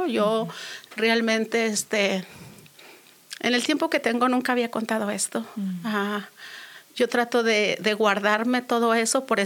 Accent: González Ortega, Zacatecas, Mexico; born there; por parte de mi esposo, yo soy del estado de Zacatecas. Uh-huh. En un pueblito que se llama González Ortega.

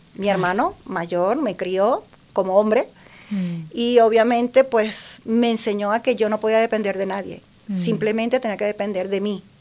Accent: Venezuela; Bien, soy de Venezuela.

